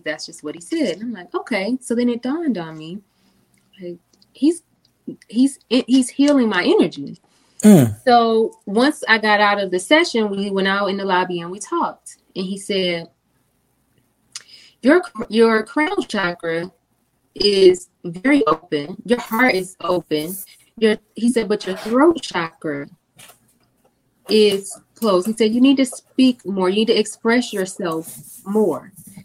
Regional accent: Detroit, Michigan, United States; And as a high school student growing up in Detroit, there was a time when a lot of children were being murdered.

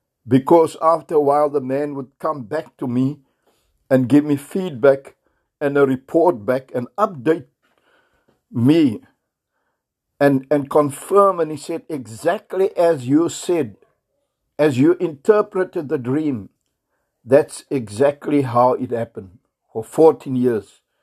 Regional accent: South Africa; first language Afrikaans; English is a second language; My language is Afrikaans. I'm not English speaking by birth. My native language is not English.

